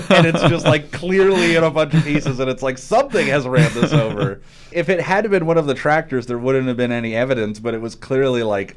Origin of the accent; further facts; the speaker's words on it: Ontario, Canada; when I grew up in Ontario, you never really had to drive too far if there was like a music festival going on